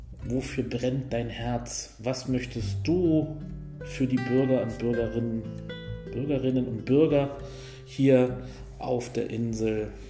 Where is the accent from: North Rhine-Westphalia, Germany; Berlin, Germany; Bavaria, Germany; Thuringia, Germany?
Berlin, Germany; now in Sylt, Germany; Ich bin ja selbst aus Berlin und lebe seit 14 Jahren jetzt auf Sylt.